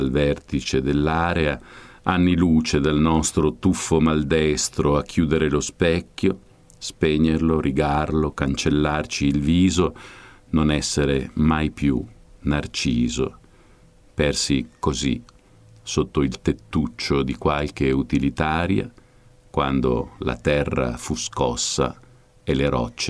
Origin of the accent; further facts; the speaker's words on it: Modena, Emilia-Romagna, Italy; perché io da modenese, frequentatore dell'ippodromo anche di Bologna